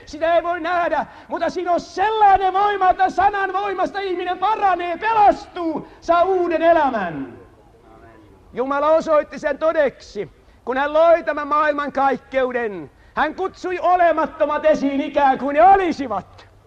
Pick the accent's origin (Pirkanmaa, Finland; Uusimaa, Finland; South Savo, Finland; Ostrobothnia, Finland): Ostrobothnia, Finland; Siellä meillä Pohjanmaalla, varmaan täällä etelässäkin